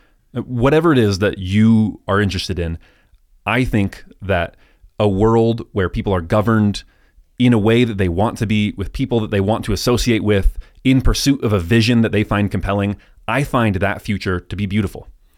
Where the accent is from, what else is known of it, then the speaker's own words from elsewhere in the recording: California, United States; born there; I am an American, more than an American. I'm a Westerner. You know, I was born in California.